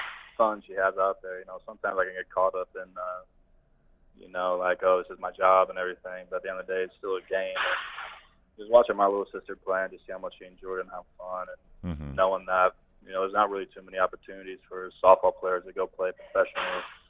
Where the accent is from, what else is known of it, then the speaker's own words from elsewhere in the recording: Cedar Rapids, Iowa, United States; also born or lived in Minnesota; People because I was born in Minnesota, so on the scoreboards around the stadiums, it kind of says, you're from Minneapolis. I was like, no, I'm from Iowa, Cedar Rapids. It'll always be a part of me, and I love going back home.